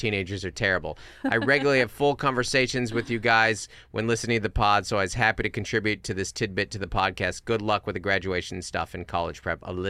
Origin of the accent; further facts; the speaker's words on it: Seattle, Washington, United States; Well, I grew up in Seattle, so if you had a birthday in July, it's probably still raining.